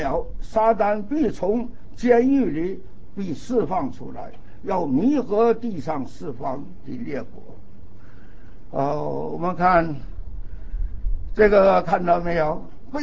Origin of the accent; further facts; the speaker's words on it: Northeast China, China; 我在哈尔滨，东北，我的家乡啊在东北，我就在哈尔滨，我因为读书在那边。